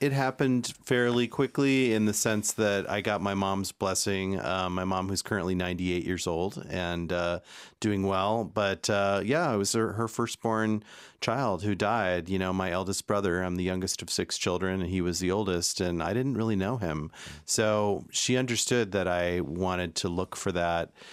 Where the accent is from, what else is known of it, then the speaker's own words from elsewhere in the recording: Illinois, United States; now in Los Angeles, United States; I'm from about 2.5 hours south of Chicago, but I live in Los Angeles now.